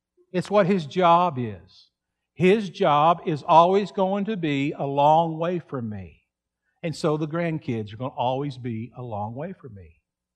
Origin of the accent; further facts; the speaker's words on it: Texas, United States; Growing up in West Texas, we love to watch water.